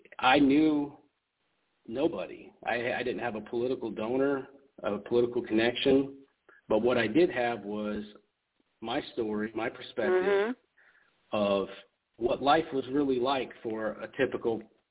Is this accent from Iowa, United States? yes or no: yes; Iowa, United States; now in Alabama, United States; I'm from Iowa. My wife is from Alabama. That's why I live in Alabama. And I decided to stay here.